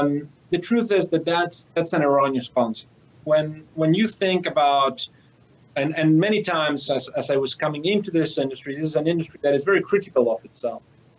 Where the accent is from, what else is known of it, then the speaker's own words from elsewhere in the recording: Argentina; I'm from Argentina, so very much south.